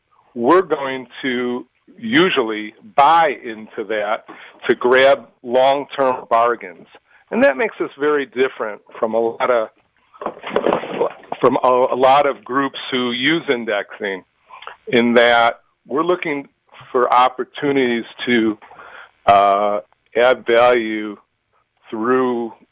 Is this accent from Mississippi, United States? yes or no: no; Highland Park, Illinois, United States; Yes, I grew up in Highland Park, and I live in Deerfield. So about 3 miles away from each other.